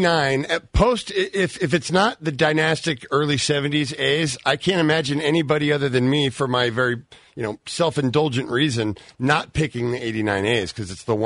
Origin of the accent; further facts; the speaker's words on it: California, United States; I'm born and raised in the Bay Area, and I grew up rooting for every single Bay Area team.